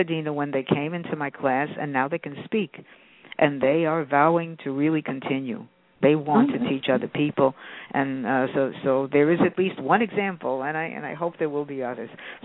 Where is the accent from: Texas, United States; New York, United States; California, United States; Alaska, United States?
New York, United States; Bronx; I mean, I knew I was from the Bronx.